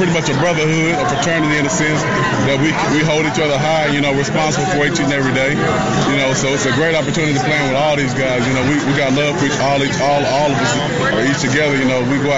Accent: Arkansas, United States; Yeah, I'm from Arkansas, so it makes no difference to me either.

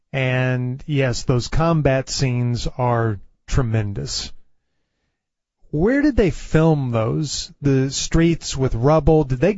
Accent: Texas, United States; Yes, and we know because we're from Texas.

